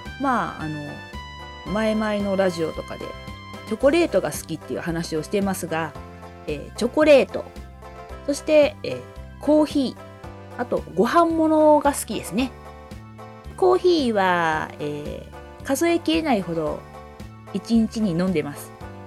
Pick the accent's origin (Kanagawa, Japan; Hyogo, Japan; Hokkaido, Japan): Hyogo, Japan; Kobe; also born or lived in Osaka / Kurashiki; 大阪で生まれまして、1年後に兵庫県に来まして、3つか4つぐらいかな、岡山県の倉敷市の方に、父親の仕事の関係で移りました。それで、中1の、2学期まで倉敷にいまして、で、その後また神戸に戻ってきました。で、それからまあ結婚するまで、ずっと兵庫県神戸市育ちでした。そして結婚してこちらの方に、埼玉県さいたま市の方